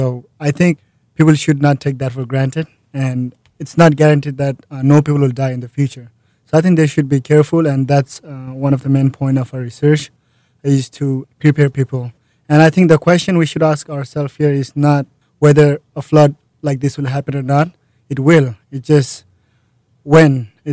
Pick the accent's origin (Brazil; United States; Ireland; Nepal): Nepal; Well, let me tell you, I'm from Nepal.